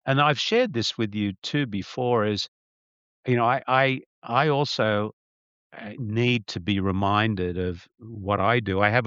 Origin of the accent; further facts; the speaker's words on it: Australia; when we grew up in Australia, but I don't know whether it was just Australia.